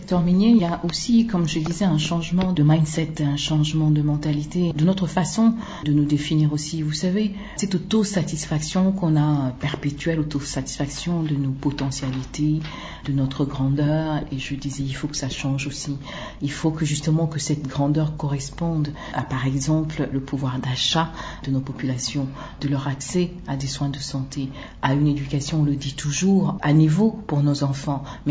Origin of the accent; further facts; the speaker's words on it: DR Congo; je suis du Grand Congo, bah, c'est la République démocratique du Congo